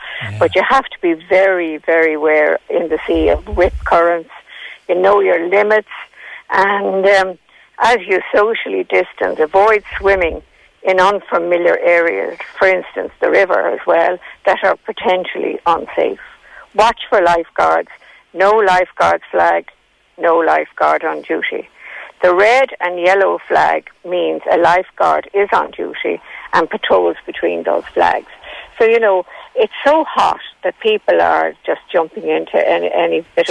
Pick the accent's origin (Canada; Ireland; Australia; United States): Ireland; Of course, that's part of our makeup as Irish people.